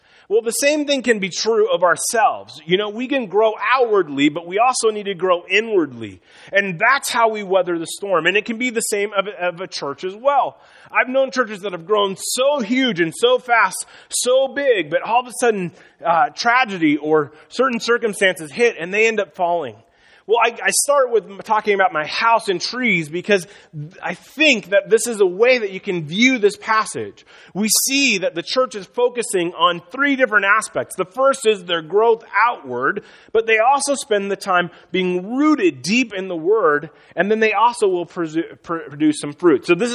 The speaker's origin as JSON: {"language": "English", "region": "Iowa", "country": "United States", "tie": "born or raised there", "said": "But snow doesn't, because I grew up in Northwest Iowa."}